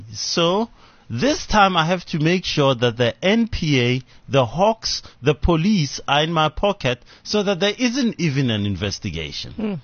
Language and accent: English; South Africa; And so as a South African, this is a joke.